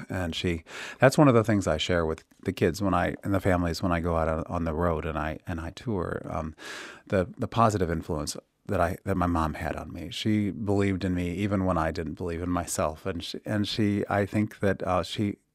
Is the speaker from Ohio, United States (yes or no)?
yes; Cleveland, Ohio, United States; That's right. Cleveland, Ohio.